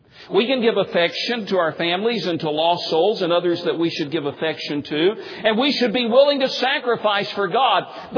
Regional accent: Tennessee, United States; When I grew up in Tennessee, my dad, I was from an unchurched home.

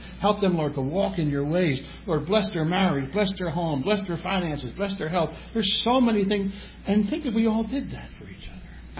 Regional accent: United States; But God caused me to be born to American parents. I'm an American.

